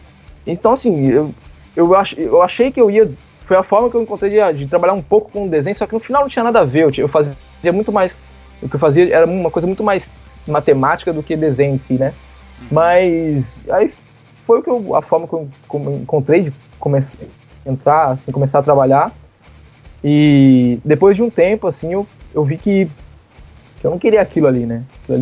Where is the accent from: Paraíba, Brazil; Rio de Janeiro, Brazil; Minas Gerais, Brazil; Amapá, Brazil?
Minas Gerais, Brazil; Eu sou de Minas Gerais, né? Então eu sou mineiro.